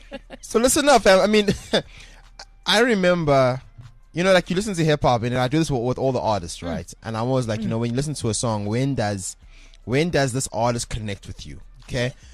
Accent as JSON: {"language": "English", "town": "Benoni", "region": "Gauteng", "country": "South Africa", "said": "Because I'm from Benoni, right?"}